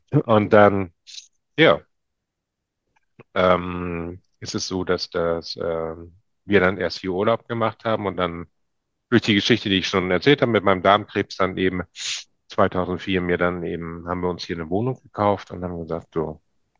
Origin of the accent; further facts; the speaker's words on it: Northern Germany, Germany; Ich bin ja Norddeutscher. Ich bin an der Weser, an der Nordsee groß geworden.